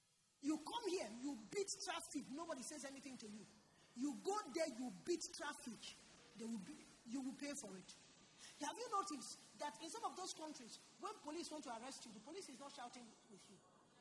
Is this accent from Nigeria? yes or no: yes; Southeast, Nigeria; As an Igbo person growing up in Igbo land, we had Igbo culture that you use to negotiate everything you